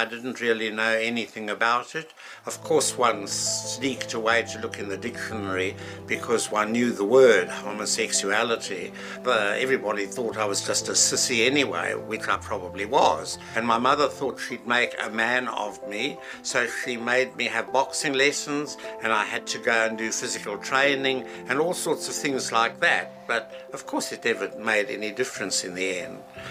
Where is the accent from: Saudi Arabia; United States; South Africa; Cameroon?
South Africa; moved away as an adult; now in Australia; I've just turned 90. I am a South African, but I've been living in Sydney and Melbourne for the last nearly 40 years.